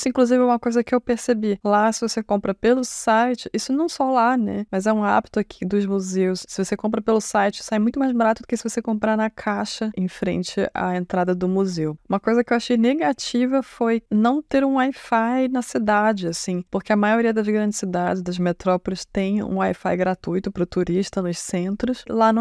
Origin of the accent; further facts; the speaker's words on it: Brazil; now in Germany; a atenção é que aqui na Alemanha, eles não costumam ter o hábito de trancar a porta de casa. Eu, como brasileira, acho isso um absurdo